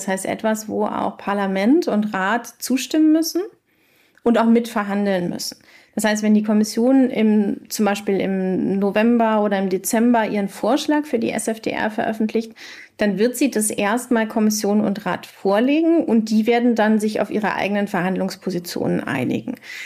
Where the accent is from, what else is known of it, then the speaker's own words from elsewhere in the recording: Cologne, North Rhine-Westphalia, Germany; als Kölnerin war es noch schlimmer sozusagen.